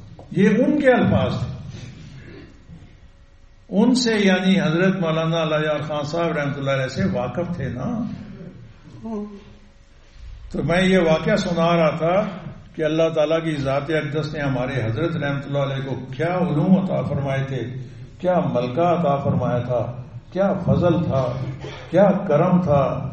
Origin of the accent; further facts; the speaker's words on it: Chakrala, Punjab, Pakistan; also born or lived in Sialkot; میں نے کہا میں رہنے والا تو سیالکوٹ کا ہوں مگر حقیقتاً رہنے والا چکڑالے کا ہوں.